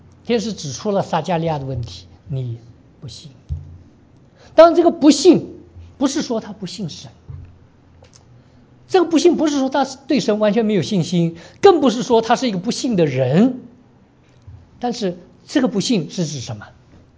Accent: Heilongjiang, China; born there; also born or lived in Liaoning / Beijing / Shanghai / Anhui; 我生在东北的黑龙江，然后我们去过辽宁，辽宁有鞍山，我们去过北京，北京有首钢，我们又回到过上海，上海有上钢，最后到了安徽一个叫马鞍山的地方，那个地方有马钢。

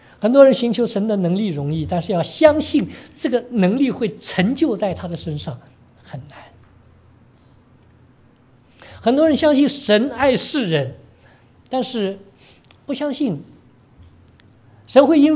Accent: Heilongjiang, China; born there; also born or lived in Liaoning / Beijing / Shanghai / Anhui; 我生在东北的黑龙江，然后我们去过辽宁，辽宁有鞍山，我们去过北京，北京有首钢，我们又回到过上海，上海有上钢，最后到了安徽一个叫马鞍山的地方，那个地方有马钢。

